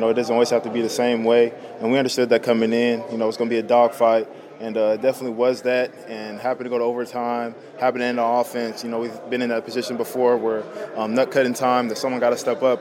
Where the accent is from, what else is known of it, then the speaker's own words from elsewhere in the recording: California, United States; I'm from the Bay Area, so I knew what type of guy he was.